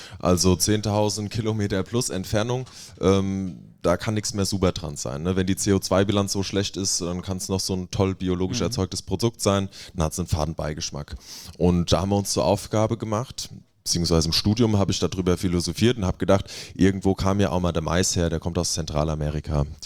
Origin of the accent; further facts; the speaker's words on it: Hesse, Germany; Wir kommen aus der Wetterau, das müssen wir auch nach außen tragen.